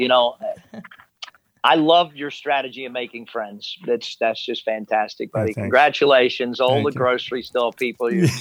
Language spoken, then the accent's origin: English; Australia; And I said, well, I'm from Australia. I talk to everybody